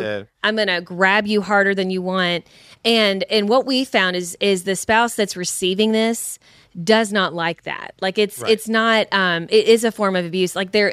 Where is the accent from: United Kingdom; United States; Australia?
United States; Kentucky; But anyway, we're from Kentucky. We say cussing.